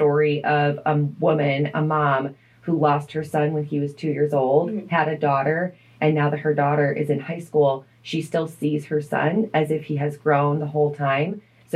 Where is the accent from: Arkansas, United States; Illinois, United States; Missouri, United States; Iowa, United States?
Illinois, United States; Chicago; I grew up in Chicago.